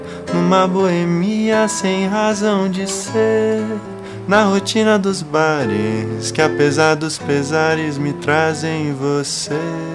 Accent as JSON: {"language": "Portuguese", "town": "Botucatu", "region": "São Paulo", "country": "Brazil", "said": "eu sou de Botucatu."}